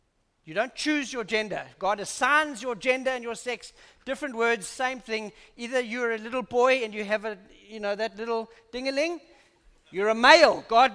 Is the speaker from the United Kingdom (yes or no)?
yes; England, United Kingdom; You know, I'm English, I've got English roots, and I was singing about my ancestors and my descendants